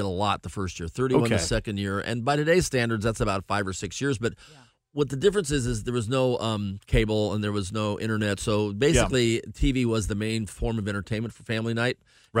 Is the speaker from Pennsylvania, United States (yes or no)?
no; Los Angeles, California, United States; born there; I was born in Los Angeles.